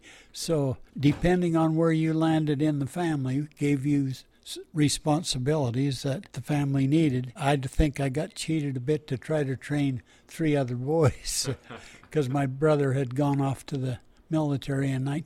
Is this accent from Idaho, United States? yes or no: yes; Idaho, United States; But growing up in Canyon County, we didn't have a big herd, 10 or 12 milk cows